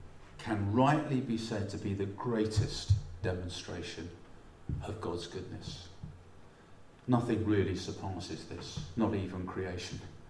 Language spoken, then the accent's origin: English; London, United Kingdom; moved away as an adult; I grew up in London, as did Jill. We were born and brought up in South London.